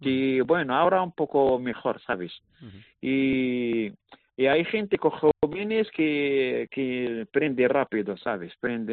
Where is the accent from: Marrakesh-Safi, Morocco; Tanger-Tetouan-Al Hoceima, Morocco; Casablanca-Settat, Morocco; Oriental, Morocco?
Casablanca-Settat, Morocco; Casablanca; now in Valladolid, Spain; yo cuando vengo de Marruecos, porque soy de Casablanca, cuando llego aquí directamente a Valladolid y me quedo aquí, todos los años que quedo aquí directamente en Valladolid